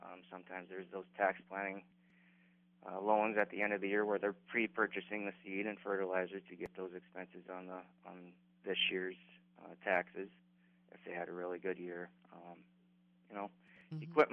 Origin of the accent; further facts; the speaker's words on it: Pierce, United States; I was born and raised in Pierce and graduated from the high school in 2009